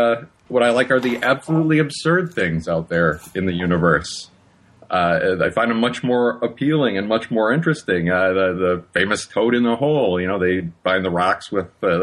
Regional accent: Chicago, Illinois, United States; Well, I usually tell people that I was raised in Chicago, and if you know Chicago politics, the dead can vote there

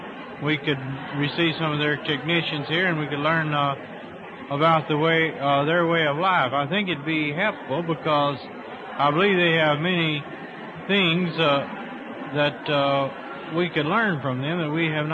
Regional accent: Texas, United States; now in California, United States; Oh, I'm originally from Texas, and I've lived in California now for several years.

